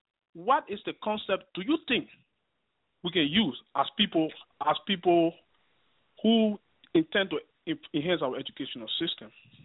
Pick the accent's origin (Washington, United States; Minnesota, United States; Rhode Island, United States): Minnesota, United States; from Minnesota.